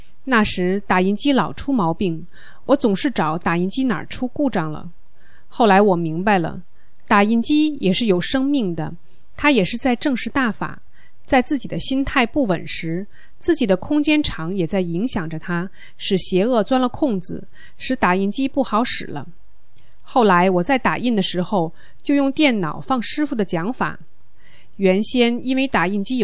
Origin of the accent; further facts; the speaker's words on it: Heilongjiang, China; 我是黑龙江的大法弟子